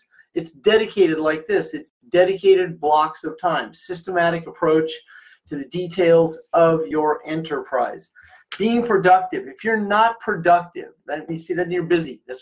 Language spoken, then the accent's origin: English; Clarinda, Iowa, United States; also born or lived in Maryville, Missouri, United States; I'm a very simple, small-town boy. I'm from Clarinda, Iowa, and Maryville, Missouri. They're very close together.